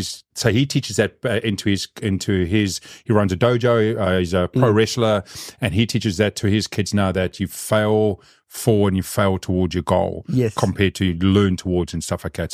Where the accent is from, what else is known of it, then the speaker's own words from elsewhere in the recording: South Africa; When we're off camera, I'm South African, I can bribe you.